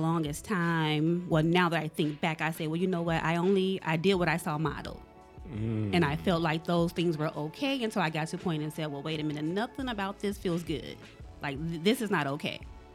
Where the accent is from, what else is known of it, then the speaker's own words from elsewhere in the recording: Benton Harbor, Michigan, United States; now in Grand Rapids, United States; I'm originally from Benton Harbor, moved to Grand Rapids back in 2019, so I haven't been here too long.